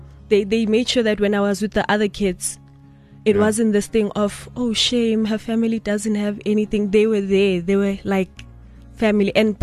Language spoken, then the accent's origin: English; Johannesburg, Gauteng, South Africa; Okay, I grew up in Hillbrow. I lived with my grandmother and my siblings.